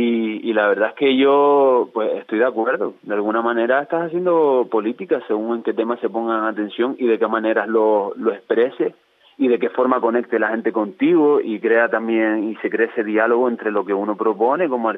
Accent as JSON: {"language": "Spanish", "region": "Canary Islands", "country": "Spain", "said": "siendo majorero y uno que siempre pone el foco de atención en la tierra y está en esa búsqueda de saber de dónde venimos"}